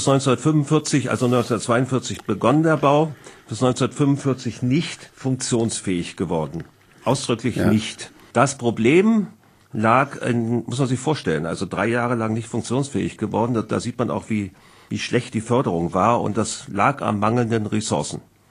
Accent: Hindelang, Bavaria, Germany; born there; Ja, in Hindelang, also bei Hinterstein, 1945 am 17. November.

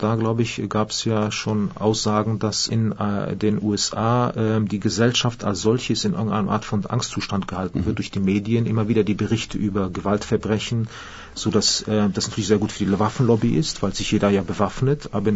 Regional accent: Australia; German is a second language; Australien zieht mich durchaus an. Das ist ja, ich bin ja Australier.

